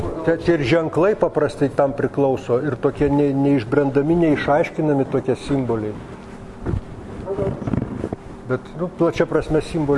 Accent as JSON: {"language": "Lithuanian", "town": "Vilnius", "region": "Vilnius County", "country": "Lithuania", "tie": "born there", "said": "Aš Vilniuje gimęs esu, neturėjau jokios, va, tai niekada, kaimo sodyba niekada nėra buvusi mano tėviškė"}